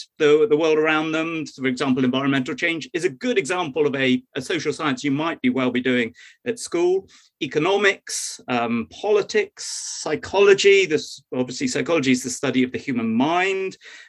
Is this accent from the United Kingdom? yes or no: yes; Bristol, South West England, United Kingdom; So, as I said, I grew up in Bristol.